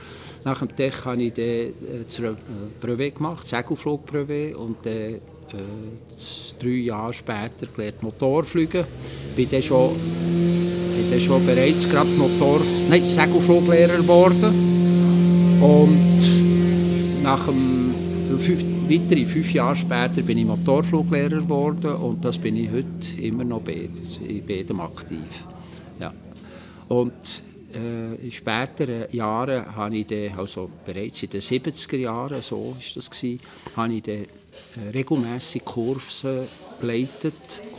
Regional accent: Rüeggisberg, Bern, Switzerland; born there; Und ich bin in Zrickisberg geboren. 1935, ich war jetzt 75

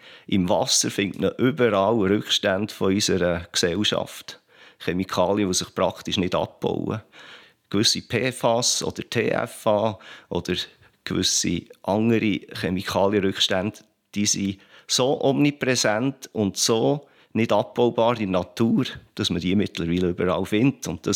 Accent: Switzerland; bei uns in der Schweiz ist das so selbstverständlich, dass man den Solidaritätsgedanken vielleicht gar nicht mehr wahrnimmt

